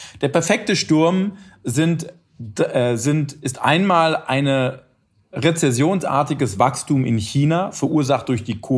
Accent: Hesse, Germany; now in New York, United States; hier so als Hesse in New York.

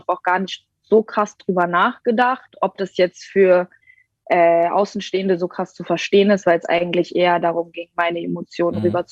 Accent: Berlin, Germany; Ja, also ich bin aus Berlin. Ich bin mit drei hergezogen, also Okay. Ich bezeichne mich selbst als Berlinerin, ja.

